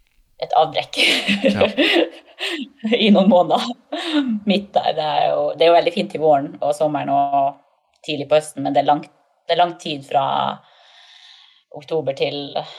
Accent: Vadsø, Finnmark, Norway; Og så er det veldig enkelt å reise til Oslo, og så er det veldig enkelt å reise hjem til Vadsø.

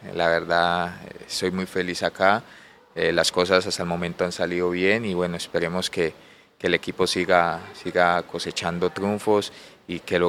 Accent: Santander, Cantabria, Spain; Real Santander fue un equipo de la tierra, de la casa, de donde soy yo

